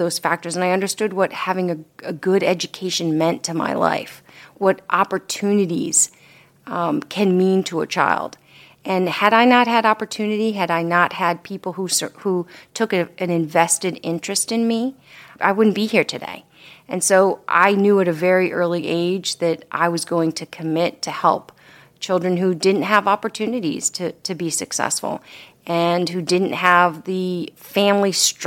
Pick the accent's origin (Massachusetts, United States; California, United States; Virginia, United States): Massachusetts, United States; Boston; I grew up in Boston, and I grew up in a poor family, a family that really didn't have much.